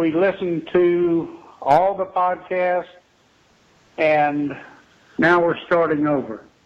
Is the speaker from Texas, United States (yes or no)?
yes; Fredericksburg, Texas, United States; We're from Fredericksburg, Texas, in the Hill Country.